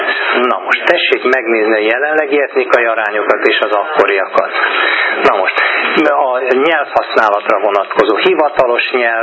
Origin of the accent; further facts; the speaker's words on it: Hungary; Az, hogy mi itt élünk, magyarok vagyunk